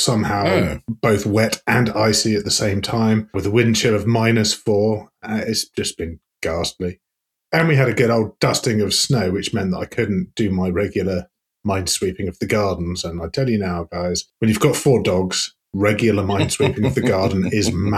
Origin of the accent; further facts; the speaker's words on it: United Kingdom; But we're British, so we can't dive straight into the business end of things.